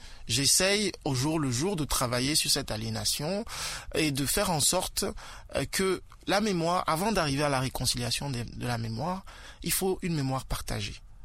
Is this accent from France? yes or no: no; Lubumbashi, Haut-Katanga, DR Congo; Je suis né à Lubumbashi, j'y ai grandi, j'ai encore la nostalgie, je veux y retourner, mais j'ai du mal.